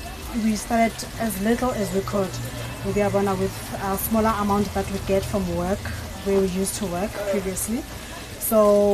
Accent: Soweto, Gauteng, South Africa; I grew up here in Soweto.

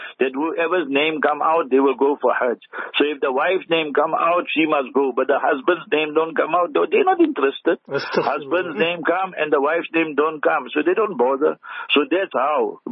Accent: Heidelberg, South Africa; Yes, I'm born and bred in Heidelberg, and I speak Afrikaans, but now there's no practice

